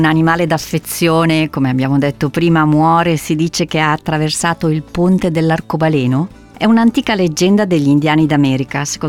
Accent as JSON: {"language": "Italian", "town": "Milan", "region": "Lombardy", "country": "Italy", "said": "anch'io che sono di Milano non lo sapevo di avere nella mia città questo luogo."}